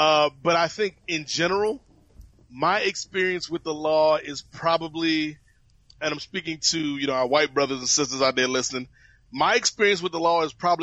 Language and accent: English; Virginia, United States; Because when I was younger, growing up in Virginia, it was certainly much more of a red state.